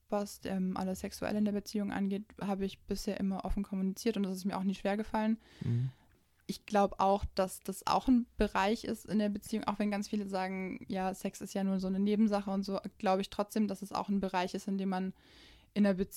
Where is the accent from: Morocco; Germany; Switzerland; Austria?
Germany; born there; in mir als gebürtige Deutsche